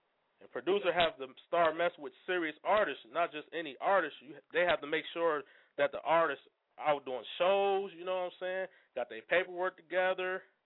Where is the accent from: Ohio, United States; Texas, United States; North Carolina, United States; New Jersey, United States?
Ohio, United States; Toledo; And as far as my city, I'm from Toledo, Ohio.